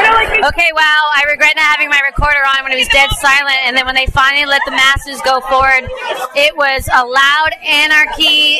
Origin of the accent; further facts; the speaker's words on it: Florida, United States; born there; I was born in Florida, and before I moved here, I lived in Orlando for like 9 years.